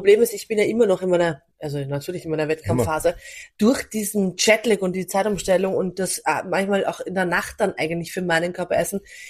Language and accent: German; Vienna, Austria; Ich bin Wienerin.